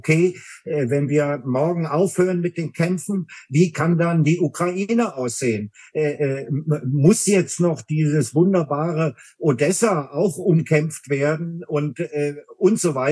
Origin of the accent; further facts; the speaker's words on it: Berlin, Germany; Ich bin ja Berliner